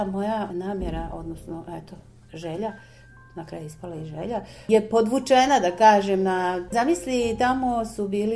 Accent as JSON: {"language": "Bosnian", "town": "Buzekara", "region": "Brčko District", "country": "Bosnia & Herzegovina", "said": "da sam ja dijete sa sela, znači moji roditelji su zemljoradnici. Ja sam iz Buzekare, znači išla sam u osnovnu školu u Ražljevo i u Buzekaru i zatim u gimnaziju u Brčko i na fakultet."}